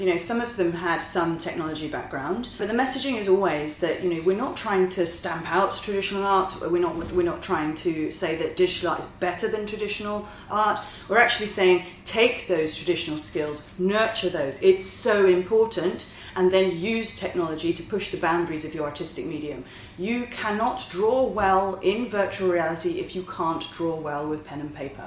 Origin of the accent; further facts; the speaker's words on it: Singapore; also born or lived in England; Well, I'm half Singaporean, half English, right? And I've lived in both West and East.